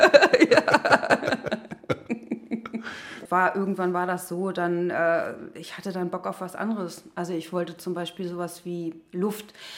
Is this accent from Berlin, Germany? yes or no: yes; Berlin, Germany; in Berlin in der Schrebergartensiedlung, da wo ich aufgewachsen bin